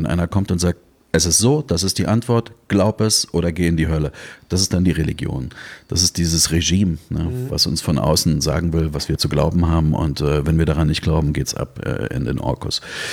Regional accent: Dresden, Saxony, Germany; bin in Dresden groß geworden, das ist meine Heimatstadt.

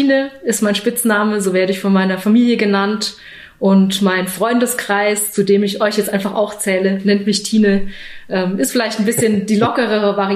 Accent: Germany; Ich bin am Bodensee groß geworden.

